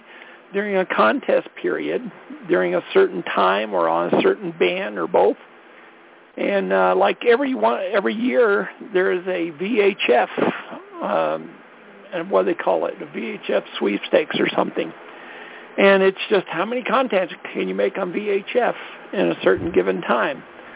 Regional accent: Colorado, United States; from Colorado

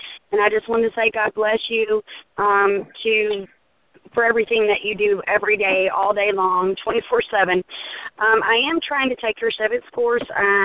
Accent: Mississippi, United States; I'm from Mississippi. I'm a Mississippi National, and I am not afraid of them.

